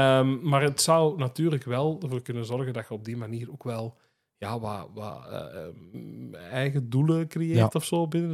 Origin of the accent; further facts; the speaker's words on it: Antwerp, Belgium; Ja, we zijn uiteindelijk van Antwerpen.